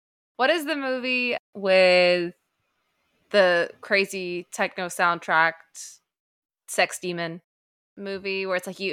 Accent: Maryland, United States; maybe it's because of where I grew up in Maryland, but there was a lot of like reenactments about the Civil War in my area.

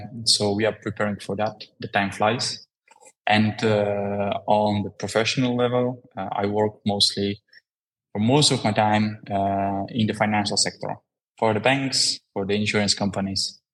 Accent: Warsaw, Masovian Voivodeship, Poland; English is a second language; I was born and raised in Warsaw, in Poland, Central Europe.

